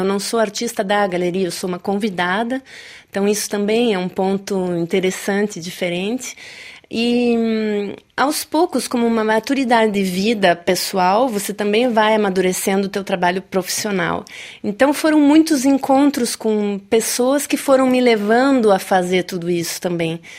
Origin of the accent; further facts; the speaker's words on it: Brazil; Eu entendi fora do Brasil o quanto eu sou brasileira. E o quanto eu tenho orgulho e prazer de ser brasileira